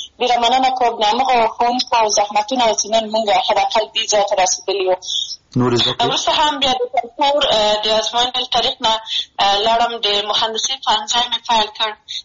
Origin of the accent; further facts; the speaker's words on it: Maidan Wardak, Afghanistan; زه د میدان وردګ ولایت څخه یم